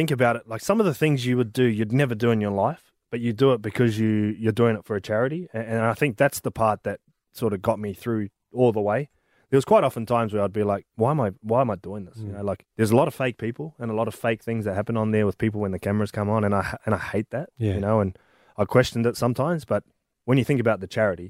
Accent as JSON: {"language": "English", "country": "New Zealand", "said": "Yeah, I'm just Kiwi."}